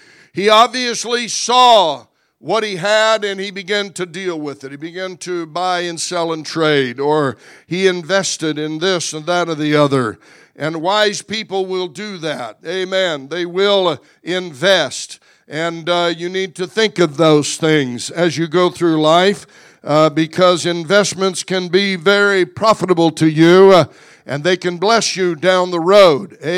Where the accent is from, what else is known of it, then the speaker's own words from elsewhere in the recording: United States; born there; I thank God that I was born in America.